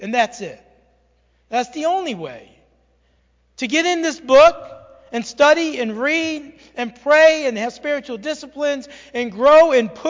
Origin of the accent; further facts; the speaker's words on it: New York City, New York, United States; So I will do my best to speak more slowly. Being a New Yorker, I get excited